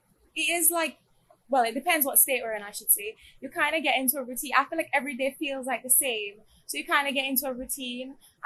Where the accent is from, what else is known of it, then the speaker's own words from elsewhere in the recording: St. Vincent & Grenadines; So I'm from St. Vincent. I don't know if many people know that because it's a very small island next to Barbados.